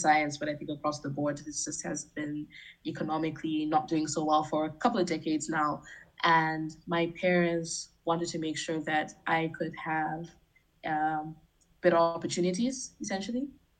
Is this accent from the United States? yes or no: no; Botswana; also born or lived in Zimbabwe; I grew up in Botswana and Zimbabwe. Botswana was mostly my childhood. I was born in Zimbabwe, then moved to Botswana when I was like 4. Childhood there. Then I went back to Zimbabwe for most of high school.